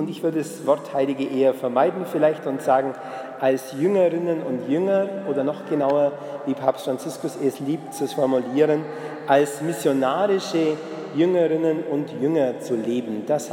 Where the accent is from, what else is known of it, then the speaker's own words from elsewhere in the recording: Bavaria, Germany; wenn wir als Allgäuer dann eben plötzlich vielleicht nach Franken oder gar nach noch nördlichere Gebiete gehen müssten